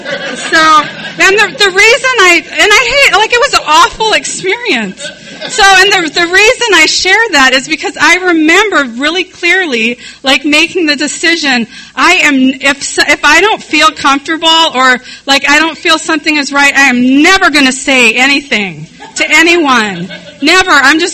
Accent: Sioux Falls, South Dakota, United States; I grew up in Sioux Falls, South Dakota. I'm 46 years old, so I was born in 1966, so like grew up in the 70s in Sioux Falls, South Dakota.

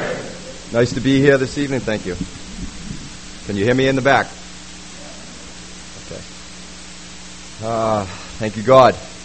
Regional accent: Boston, Massachusetts, United States; accent: Boston; I grew up in Boston, as you can tell my accent a little bit, on the East Coast side.

